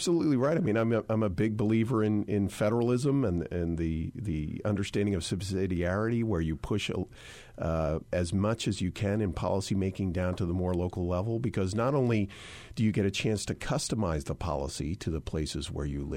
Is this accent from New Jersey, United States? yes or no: no; California, United States; And I say this as a Californian who understands that even in local races, these are significant turnouts.